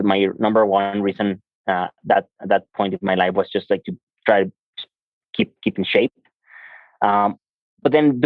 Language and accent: English; Mexico City, Mexico; English is a second language; I mean, I am from Mexico City. I was born in the south part of the city, more in the, like the suburbs.